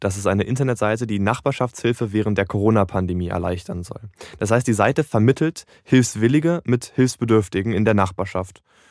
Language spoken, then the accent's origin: German; Berlin, Germany; ich bin 17 Jahre alt und ich komme aus Berlin